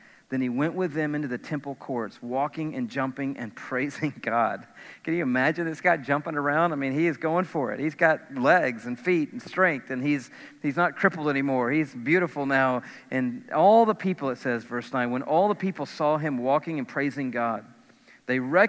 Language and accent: English; Atlanta, Georgia, United States; And you know, I grew up in Atlanta, and I grew up around a lot of people begging, asking for money.